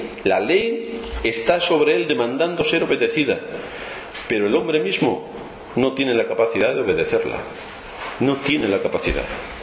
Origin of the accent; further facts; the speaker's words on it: Spain; Es el rey de todos nosotros que vivimos en España y somos españoles.